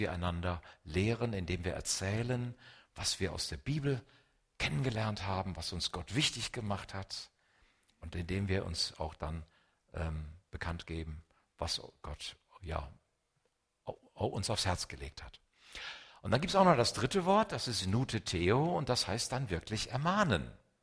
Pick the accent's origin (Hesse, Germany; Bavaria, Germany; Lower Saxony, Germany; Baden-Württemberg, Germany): Hesse, Germany; Ich komme aus Hessen, da ist es ganz genauso.